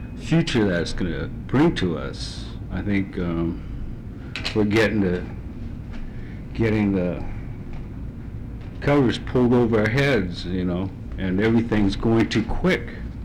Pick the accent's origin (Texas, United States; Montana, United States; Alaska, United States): Alaska, United States; well, like me, I'm from Tlaloc, and I got stocks in Sea Alaska, which in my own village, I don't have no vote in our say-so, you know.